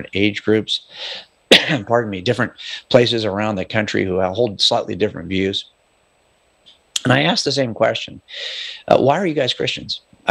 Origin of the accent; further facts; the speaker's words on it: California, United States; But the point is, I can say with confidence that I'm a Californian.